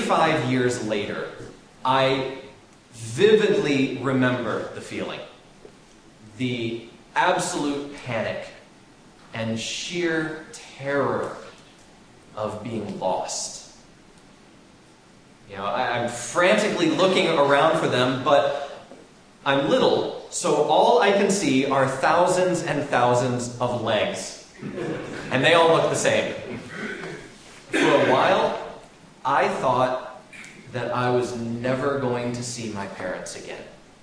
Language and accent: English; Florida, United States; So when I was about 4 or 5 years old, I was growing up in Florida.